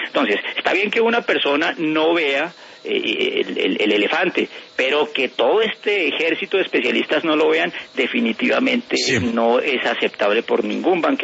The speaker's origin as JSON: {"language": "Spanish", "country": "Colombia"}